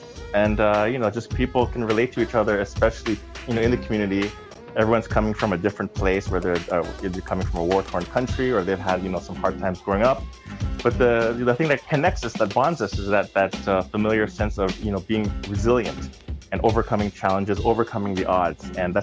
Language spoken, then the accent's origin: English; Toronto, Ontario, Canada; for me, as a kid growing up in Jane and Finch in the hood, you know, I've always been like a quiet, introverted kid.